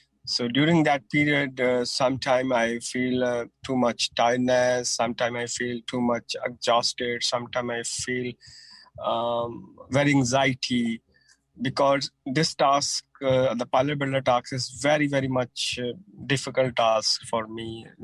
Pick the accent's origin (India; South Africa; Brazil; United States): India; English is a second language; I'm from India.